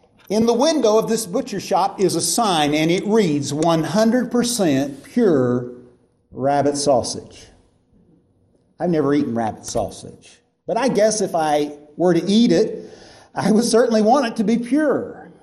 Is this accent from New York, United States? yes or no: no; Marietta, Ohio, United States; I come from Marietta, Ohio. That's on the Ohio River, 3 hours from here.